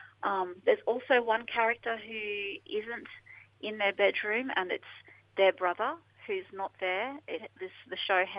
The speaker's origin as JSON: {"language": "English", "town": "Brisbane", "region": "Queensland", "country": "Australia", "tie": "born or raised there", "said": "Well, I grew up here in Brizzy"}